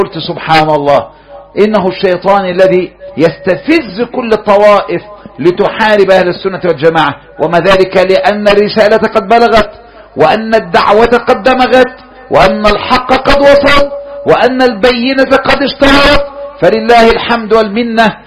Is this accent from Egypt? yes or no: yes; Egypt; في بلدنا مصر